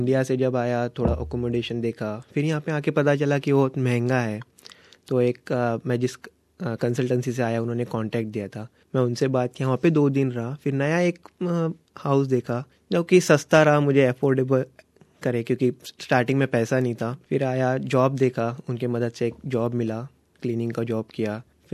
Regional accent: Pune, Maharashtra, India; now in Newcastle, Australia; मैं इंडिया में पुणे से हूँ, यहाँ पे यूनिवर्सिटी ऑफ न्यूकैसल में पढ़ता हूँ।

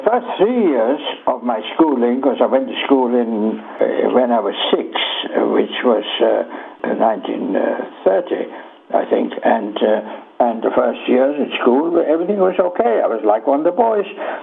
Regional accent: Germany; I was born on the 5th of January, 1924, believe it or not, and in Germany.

